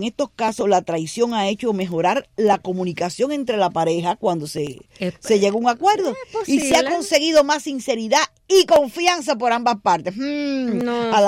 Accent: Cuba; cómo somos los cubanos

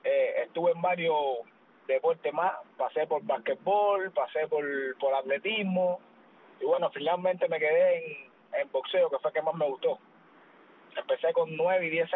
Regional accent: Remedios, Villa Clara, Cuba; born there; yo soy nacido en Villa Clara, bueno, provincia de Villa Clara, pero en verdad nací. Municipio, es un municipio, se llama Remedio

